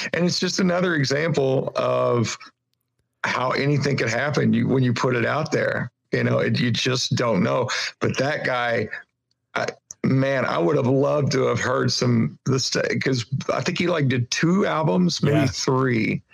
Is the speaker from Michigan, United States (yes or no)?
no; Kentucky, United States; a hillbilly from Kentucky.